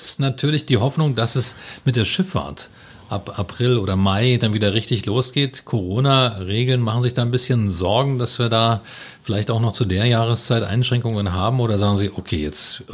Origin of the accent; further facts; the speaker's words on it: Lusatia, Germany; ich will wieder zurück in die Heimat, ich komme aus der Lausitz